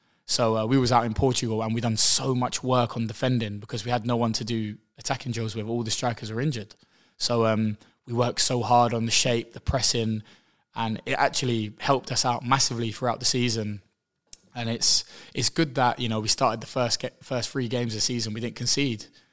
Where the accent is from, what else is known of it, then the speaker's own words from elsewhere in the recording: Camden, London, United Kingdom; No, I'm from Camden, but I moved here years ago, actually, now. So, yeah, I really enjoy being here. It's lovely. I'm an adopted East Londoner.